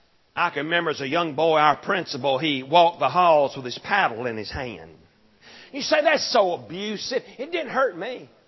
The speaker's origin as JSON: {"language": "English", "region": "Tennessee", "country": "United States", "tie": "born or raised there", "lives_now": "Georgia, United States", "said": "no, ma'am, I was raised in Tennessee, and I live in Georgia, and I'm just trying to practice some of them old country boy manners."}